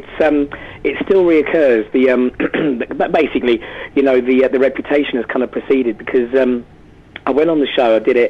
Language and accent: English; England, United Kingdom; And then obviously, I revealed myself being English.